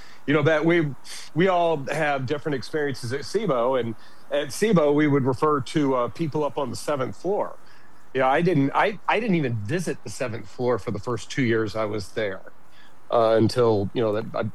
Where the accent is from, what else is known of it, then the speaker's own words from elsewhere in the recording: United States; I don't work for Exxon, but I am an American